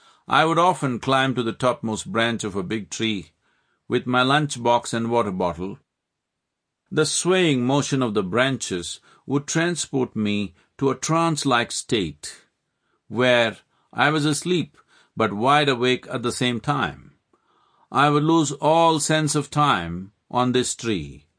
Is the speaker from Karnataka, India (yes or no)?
yes; Mysore, Karnataka, India; born there; I was born in Mysore, a pretty princely town in southern India, an erstwhile capital known for its palaces and gardens.